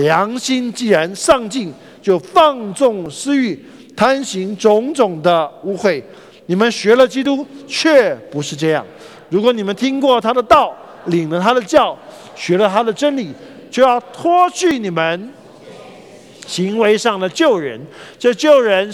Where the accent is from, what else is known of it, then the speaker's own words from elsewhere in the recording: China; 就是我们中国人讲话的时候，